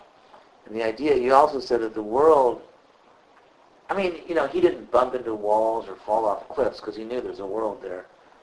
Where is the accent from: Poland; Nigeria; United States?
Poland; English is a second language; I'm a Christian from Poland, and my Polish was non-existent.